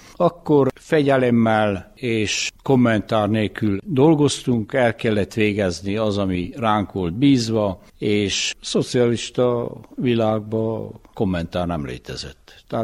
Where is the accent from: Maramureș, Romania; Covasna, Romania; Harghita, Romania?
Harghita, Romania; Csíkszépvíz; Büszke vagyok arra, hogy Széfvízen születtem, és ugyanakkor azt is elmondhatom, hogy az utcából se költöztem ki, hiszen három generációja ott élünk abba az utcába.